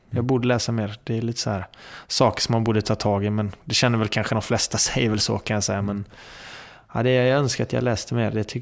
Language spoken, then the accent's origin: Swedish; Sweden; moved away; jag har inte levt i Sverige på så himla länge, så jag känner att jag är ju svensk